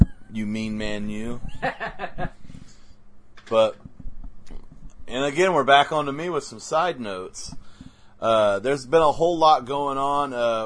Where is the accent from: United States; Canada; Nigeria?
Canada; I don't follow because I'm Canadian.